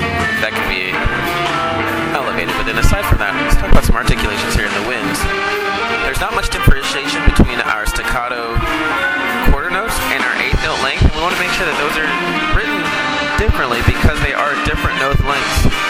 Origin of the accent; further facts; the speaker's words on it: Tallahassee, Florida, United States; I hail from Tallahassee, Florida.